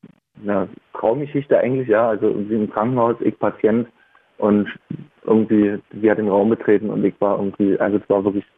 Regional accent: Kołobrzeg, West Pomeranian Voivodeship, Poland; ich komme aus Polen, aus Kolberg

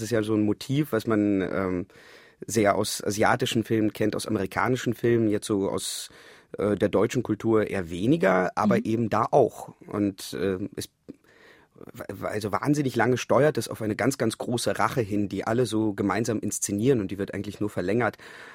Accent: Kazakhstan; now in Germany; ich bin in Kasachstan aufgewachsen und das war ja so ein großer Melting Pot, wo ja nicht nur Russen und Russendeutsche gelebt haben, sondern auch Kasachen, Koreaner, Chinesen, alles Mögliche.

